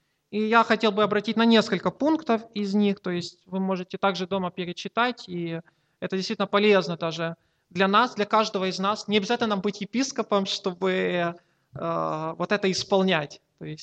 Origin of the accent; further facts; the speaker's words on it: Bila Tserkva, Kyiv Oblast, Ukraine; мой пастор в Белой Церкви, да, откуда я родом